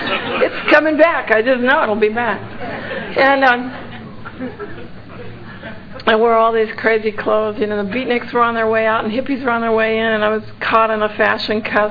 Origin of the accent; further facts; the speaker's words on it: California, United States; Well, I'm from California, so I think about this stuff a lot.